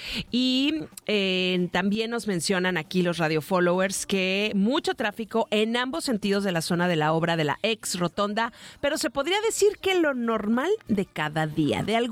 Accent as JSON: {"language": "Spanish", "town": "Mazatlán", "region": "Sinaloa", "country": "Mexico", "said": "15 Mazatlán, Sinaloa, mi tierra"}